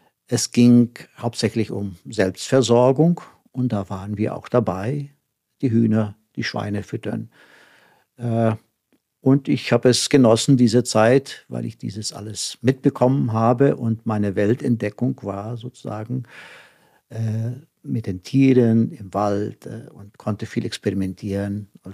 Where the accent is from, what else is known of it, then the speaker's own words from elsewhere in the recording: Rio Grande do Sul, Brazil; now in Neuendettelsau, Germany; Eigentlich komme ich aus Südbrasilien, denn nur Brasilien ist auch noch nicht ausreichend.